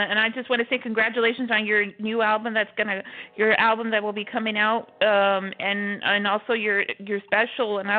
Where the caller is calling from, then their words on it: Houston, Texas, United States; I'm calling from Houston, Texas.